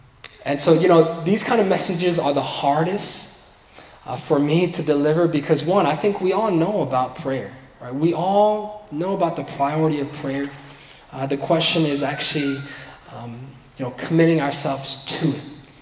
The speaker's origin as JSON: {"language": "English", "region": "East Coast", "country": "United States", "tie": "born or raised there", "said": "I know some ministries that I grew up in the East Coast"}